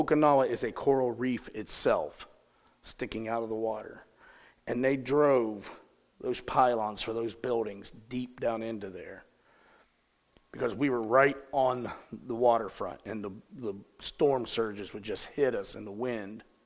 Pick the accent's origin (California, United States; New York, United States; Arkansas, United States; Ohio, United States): Ohio, United States; We're from Ohio.